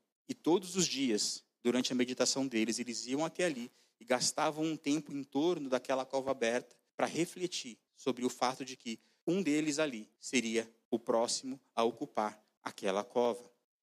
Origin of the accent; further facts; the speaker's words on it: São Paulo, Brazil; eu cresci na Zona Sul de São Paulo, na extrema Zona Sul, para ser mais exato, e ali as pessoas eram bastante pobres, ainda são